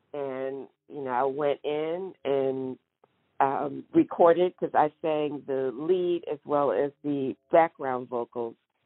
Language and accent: English; South Carolina, United States; I'm originally from South Carolina